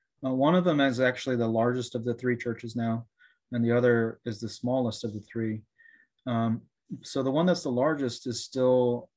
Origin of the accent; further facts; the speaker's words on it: Atlanta, Georgia, United States; So I am a Korean … not a Chinese … growing up in Atlanta, went to Korean churches, went away for college, went away for seminary, came back